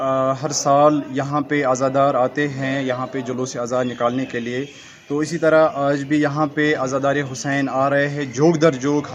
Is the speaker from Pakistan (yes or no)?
no; India; اگر ہم ہندوستان کے باشندے ہیں، اگر ہم یہاں کے رہنے والے ہیں، اگر ہم یہاں کے ناگرک ہیں،